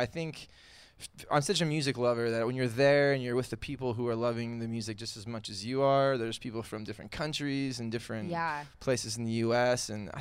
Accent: Hawaii, United States; I'm from Hawaii.

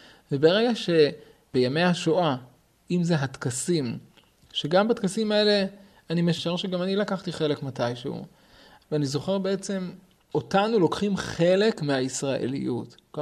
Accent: Beit She'an, Northern District, Israel; born there; אני היסטוריון של יהודי ארצות האסלאם במאות ה-19 וה-20. נולדתי בבית שאן בשנת 1976. ההורים שלי בעצם עלו כבני נוער לבית שאן.

